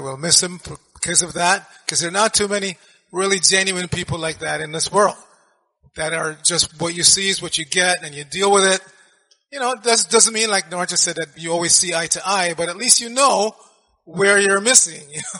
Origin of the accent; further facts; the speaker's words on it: New York, United States; I grew up in New York, and we have a saying in New York, when somebody gets in your face.